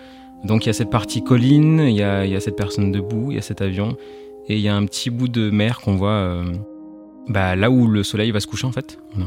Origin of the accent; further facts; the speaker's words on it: Perpignan, Occitanie, France; born there; je suis photographe et journaliste. Je suis né à Perpignan, dans le sud de la France.